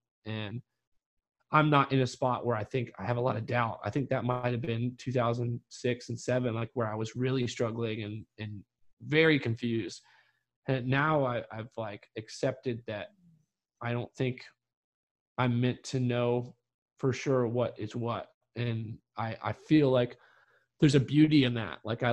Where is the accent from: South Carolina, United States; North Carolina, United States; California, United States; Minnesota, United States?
North Carolina, United States; growing up in North Carolina, it was just kind of like a cultural lifestyle that I saw